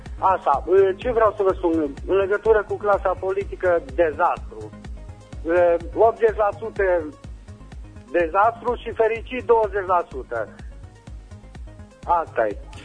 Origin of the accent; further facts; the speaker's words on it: Lugoj, Timiș County, Romania; Sunt din Lugoș și vă ascult în fiecare seară și la locul de muncă.